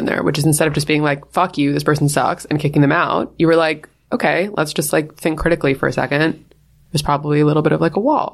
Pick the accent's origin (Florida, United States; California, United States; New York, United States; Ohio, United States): New York, United States; Nowhere. We're from New York.